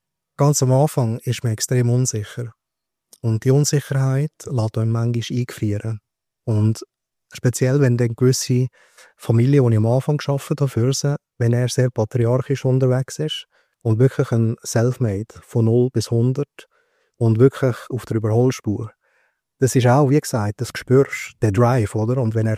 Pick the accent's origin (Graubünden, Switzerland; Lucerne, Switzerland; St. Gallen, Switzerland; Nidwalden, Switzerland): Graubünden, Switzerland; Küblis; also born or lived in Bern; Und ich bin in Bern geboren, in Graubünden aufgewachsen. Und mich jetzt wieder zurück ins Graubünden gezogen, weil mit 18 Jahren einfach müssen weg von Graubünden, weil dort ist, wo ich aufgewachsen bin, das Dorf Küblisk, also heisst immer noch so.